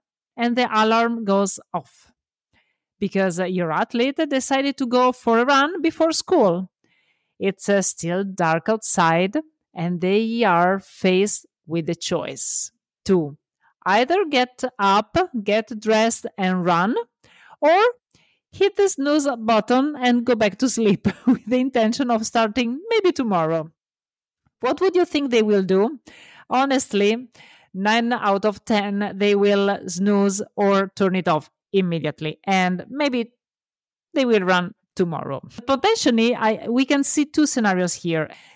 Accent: Italy; English is a second language; a gentle reminder, I'm Italian, so love my accent because I know you will, and embrace my mistakes because I know I will do many.

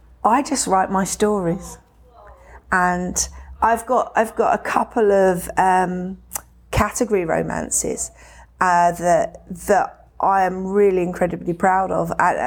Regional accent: United Kingdom; Well, first of all, I'm British.

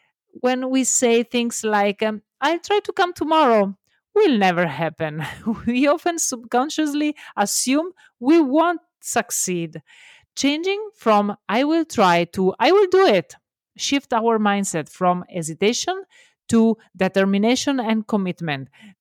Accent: Italy; English is a second language; I'm Italian, love my accent because I know you will, and embrace my mistakes because I know I will do many.

